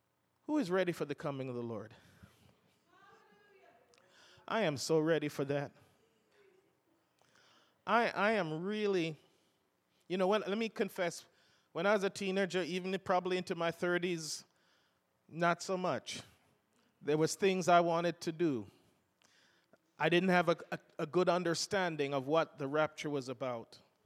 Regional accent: London, United Kingdom; now in United States; we grew up in London, England

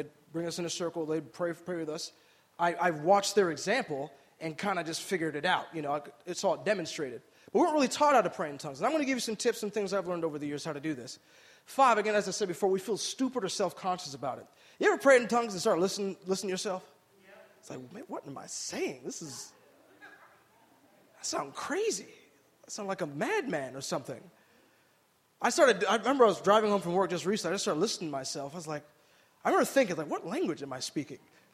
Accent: Michigan, United States; They had this thing called the Venetian Festival back in my hometown in Michigan.

